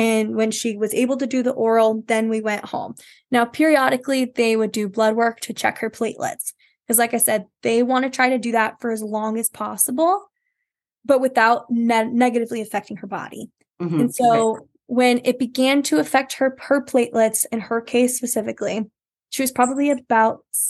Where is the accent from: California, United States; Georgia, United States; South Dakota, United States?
South Dakota, United States; that's when I moved back to my hometown here in South Dakota